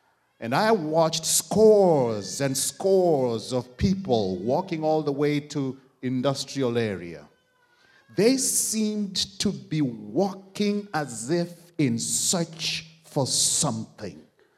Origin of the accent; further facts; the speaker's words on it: Kenya; now in United States; I'm a Kenyan, and I'm a Christian.